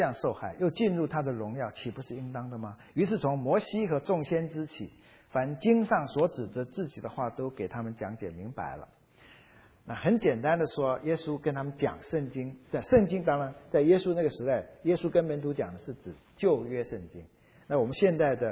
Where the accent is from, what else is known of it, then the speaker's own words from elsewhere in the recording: China; 那我们中国人跟西方人的不一样，中国人是比较含蓄的